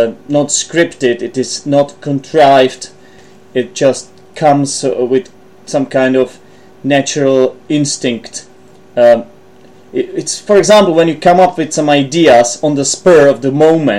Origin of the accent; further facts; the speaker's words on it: Czechia; and you know I'm from the Czech Republic, I'm Czech, and you might think all Czechs are like this.